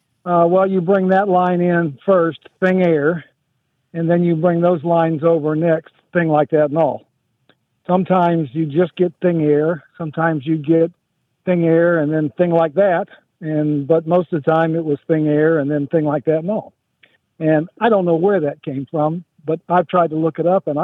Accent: Florida, United States; We grew up in Central Florida around Orlando.

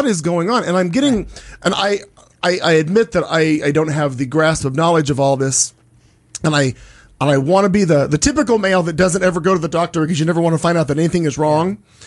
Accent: United States; not only as an American, but as a gay man in this world

